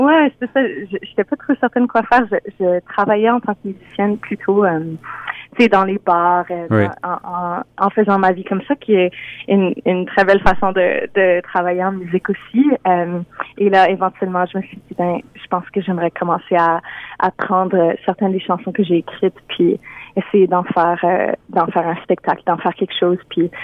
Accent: Manitoba, Canada; je suis franco-manitobaine, puis je suis basée à Winnipeg encore aujourd'hui, même si je voyage beaucoup grâce à la musique.

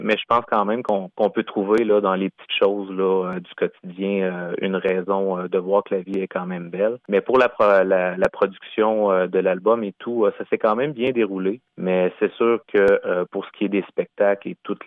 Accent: Sorel-Tracy, Quebec, Canada; vu que nous, on vient de Sorel-Tracy, au Québec

